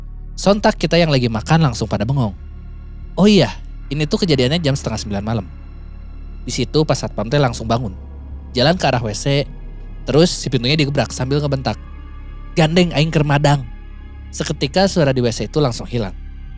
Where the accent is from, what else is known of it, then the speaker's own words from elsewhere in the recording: Sumedang, West Java, Indonesia; Karena saya orang Sumedang yang sekolah di Garut, kalau naik angkot bisa sampai 1 jam di jalan.